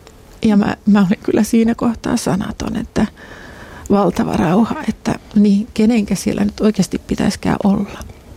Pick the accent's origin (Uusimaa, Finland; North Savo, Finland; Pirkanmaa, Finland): Uusimaa, Finland; Helsinki; born there; also born or lived in Sweden; synnyin Helsingissä, mutta ollaan siitä sitten lähdetty Ruotsiin, että siellä nyt ollaan sitten, mä oon niin kuin ekaluokalle tullut tänne Suomeen.